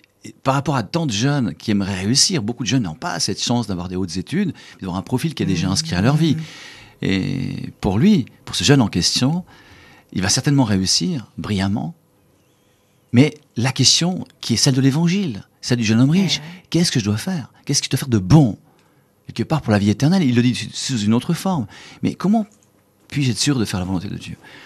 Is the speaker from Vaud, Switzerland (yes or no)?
yes; Lausanne, Vaud, Switzerland; bon, je suis de Lausanne, je vais à Genève